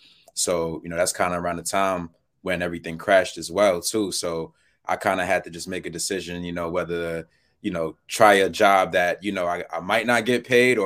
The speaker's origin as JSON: {"language": "English", "town": "West Hempstead", "region": "New York", "country": "United States", "tie": "born or raised there", "said": "I grew up in Long Island, West Hempstead, Lakeview to be exact."}